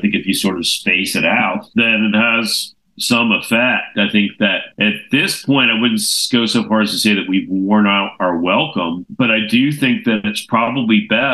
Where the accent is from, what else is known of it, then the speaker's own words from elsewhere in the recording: Richmond, Virginia, United States; where I had the fortune of growing up in Richmond, Virginia